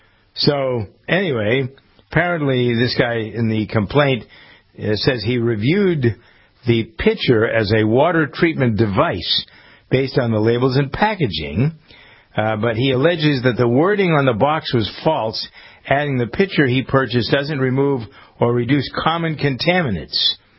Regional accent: New England, United States; accent: New England; there's the Brita, here I am, my New England accent, Brita Filter Company

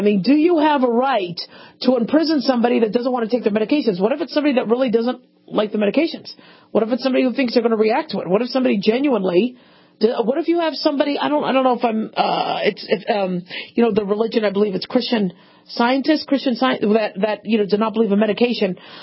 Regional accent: Phoenix, Arizona, United States; So if you see a Gila Monster like I did multiple times growing up in Phoenix, Arizona, get away from it because they're poisonous

